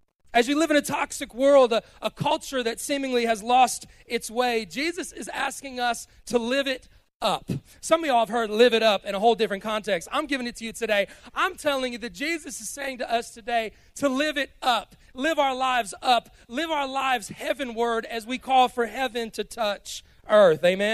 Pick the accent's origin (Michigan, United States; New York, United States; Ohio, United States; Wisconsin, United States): Ohio, United States; Cleveland; Growing up in Cleveland, Ohio, we were never really that much into college football.